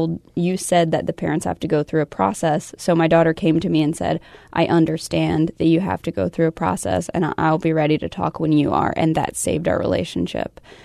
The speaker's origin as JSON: {"language": "English", "region": "the South", "country": "United States", "said": "because I'm from the South and we are very, very, you know, proper."}